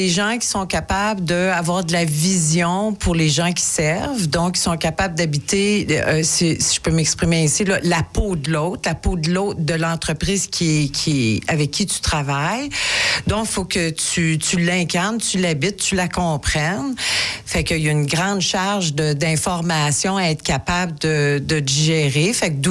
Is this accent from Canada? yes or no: yes; Montreal, Quebec, Canada; born there; En fait, je suis une polyglotte. Moi, je suis née à Montréal, mais j'ai eu une famille qui a déménagé à travers le Canada.